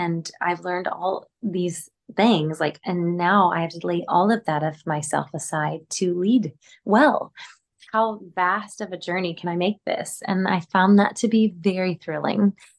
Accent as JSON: {"language": "English", "region": "Texas", "country": "United States", "said": "I mean, so I'm from the Gulf Coast of Texas. Like, it's basically Florida. Like, it is so, it's balmy, it's humid."}